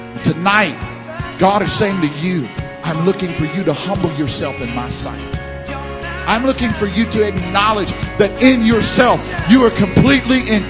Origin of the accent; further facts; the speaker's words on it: Baton Rouge, Louisiana, United States; I came all the way from Baton Rouge, Louisiana.